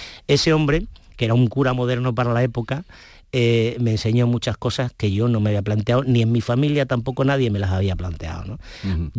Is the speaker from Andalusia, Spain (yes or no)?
yes; Ubrique, Andalusia, Spain; yo siempre digo que soy un gaditano con piel de ubrique